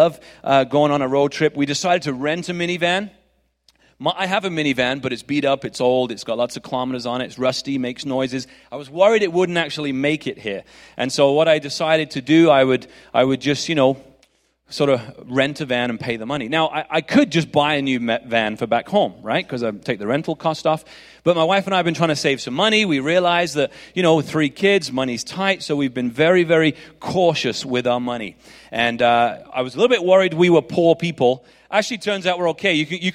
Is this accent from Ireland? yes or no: no; England, United Kingdom; accent: English; My accent, if you're wondering, it's an English accent. So if you're wondering, is he from Australia? Is he from New Zealand? It's English.